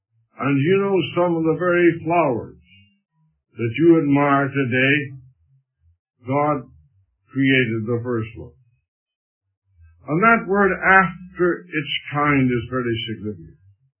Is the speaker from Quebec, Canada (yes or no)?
no; Stratford, Ontario, Canada; Up in my hometown, Stratford, Ontario, where the Shakespearean festivals go on all summer